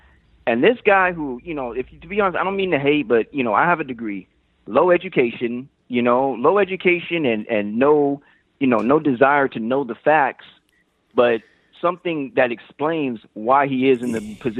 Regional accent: Brazil; English is a second language; I'm from Brazil.

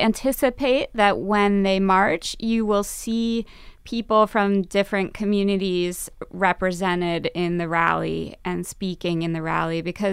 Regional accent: Minneapolis, Minnesota, United States; I'm from Minneapolis. I went to an urban public school in Minneapolis where we had some security.

